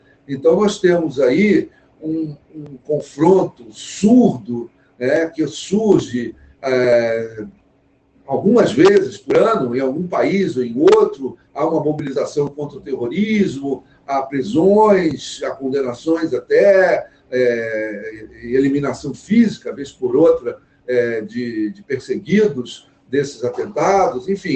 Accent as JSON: {"language": "Portuguese", "country": "Brazil", "said": "eu como brasileiro, simbolicamente, só isso, não votaria"}